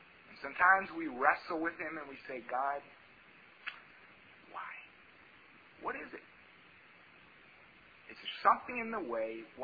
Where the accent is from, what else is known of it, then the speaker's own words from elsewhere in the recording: Kentucky, United States; born there; also born or lived in Hagerstown, Maryland / Page County, Virginia / Italy; I was born in Kentucky, and I lived 2 years, well, maybe a little bit more, known in Hagerstown, Maryland. And another chunk of my life in the Appalachian part of Virginia, one of those in Page County. Lived 13 years with my family in Italy.